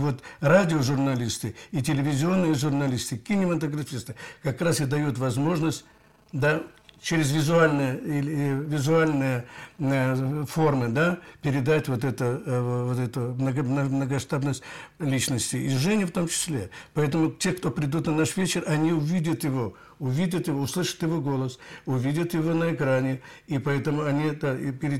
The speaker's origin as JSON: {"language": "Russian", "town": "Odesa", "region": "Odesa Oblast", "country": "Ukraine", "said": "вот я из Одессы, да, Одесса"}